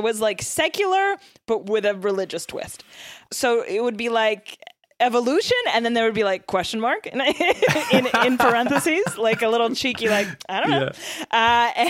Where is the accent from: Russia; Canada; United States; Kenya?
Russia; So I was born and raised in Russia.